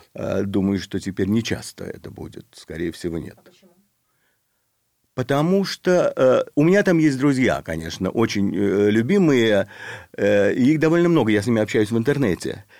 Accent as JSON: {"language": "Russian", "town": "Zaporizhzhia", "region": "Zaporizhzhia Oblast", "country": "Ukraine", "tie": "born or raised there", "also_born_or_lived": "Ivano-Frankivsk", "moved": "yes", "said": "но в основном моя жизнь прошла в Украине. Я родился в Ивано-Франковске. И я жил, закончил школу в Запорожье."}